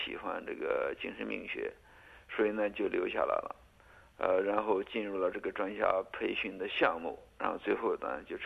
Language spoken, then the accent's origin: Chinese; Beijing, China; moved away as an adult; now in Australia; 我呢是来自于北京，90年代留学到澳洲。